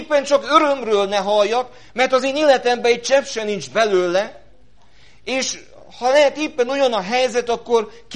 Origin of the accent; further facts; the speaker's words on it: Eger, Heves, Hungary; magyar állampolgár vagyok. És annál is inkább, mert egyik részről, Magyarországról származok, Eger környékéről